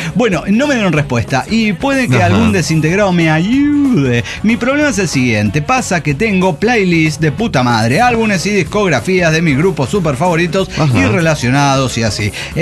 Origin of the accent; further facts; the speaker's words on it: Colombia; soy de Colombia, gente sabe, divertida